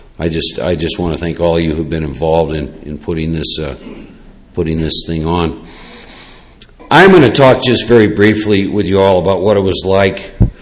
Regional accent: Iowa, United States; born and raised in Iowa and one of four boys, and I picked up a drink when I was 16

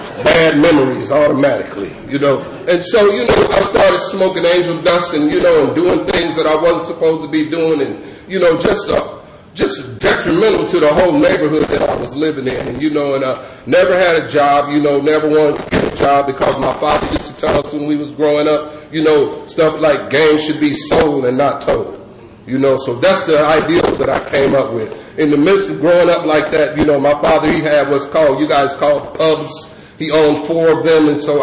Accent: Tennessee, United States; accent: Southern; also born or lived in Michigan / California; we grew up in Tennessee, and we had a Southern accent. We moved to Michigan

